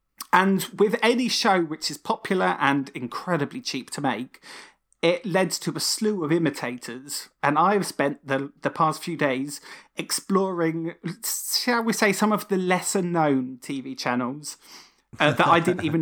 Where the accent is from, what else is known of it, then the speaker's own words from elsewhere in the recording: East of England, United Kingdom; born there; In fact, I was born in Essex, and there's part of me believes that if I'd actually stayed there and been raised there, that's who I would be right now.